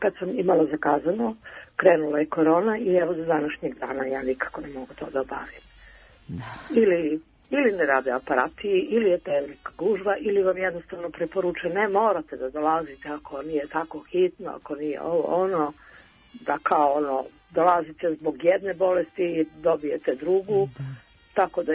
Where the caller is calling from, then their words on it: Zaječar, Southern and Eastern Serbia, Serbia; Ja sam iz Zaječara.